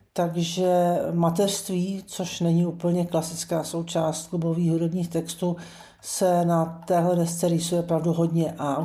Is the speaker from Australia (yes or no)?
yes; Australia; now in Berlin, Germany; Zejména já pocházím z Austrálie a tam je to úplně jinak. Tam je to počasí konstantní, není tam tolik změn.